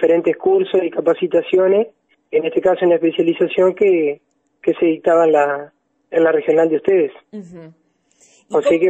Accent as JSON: {"language": "Spanish", "region": "Entre Ríos", "country": "Argentina", "said": "Yo soy de La Roque y mi estudio, mi carrera de grado la realicé en la UTN de Concepción del Uruguay, en la regional de Concepción del Uruguay."}